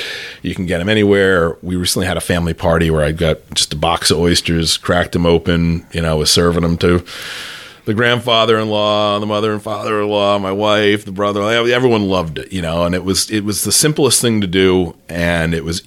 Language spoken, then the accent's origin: English; Northeast, United States; I'm from the Northeast originally, so scallops were very prevalent.